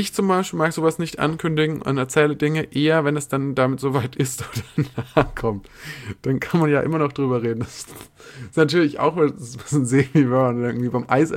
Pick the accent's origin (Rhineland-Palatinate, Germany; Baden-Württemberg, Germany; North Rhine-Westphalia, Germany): Baden-Württemberg, Germany; Bei uns in Baden-Württemberg.